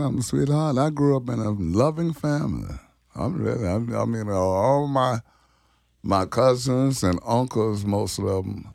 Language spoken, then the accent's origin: English; Louisiana, United States; I grew up in the Garden District up on Durbany, between First and Second.